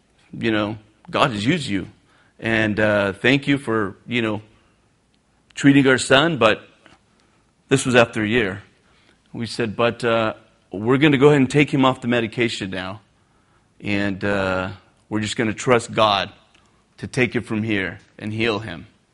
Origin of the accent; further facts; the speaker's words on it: Bellflower, California, United States; but from where we're at, and we're from Bellflower, but from Baldwin Park, from Bellflower, is about a 30-minute drive with traffic.